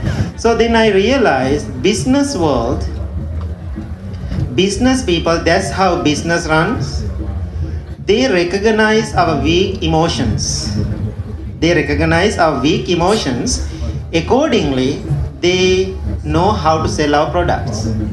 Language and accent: English; Sri Lanka; English is a second language; moved away as an adult; now in United States; I'm coming from Sri Lanka, Ceylon tea, I'm so used to tea.